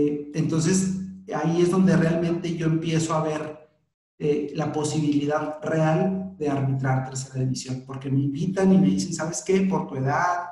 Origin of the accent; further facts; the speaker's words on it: Sonora, Mexico; now in Monterrey, Mexico; porque yo soy del estado de Sonora, yo me vine a radicar acá a Monterrey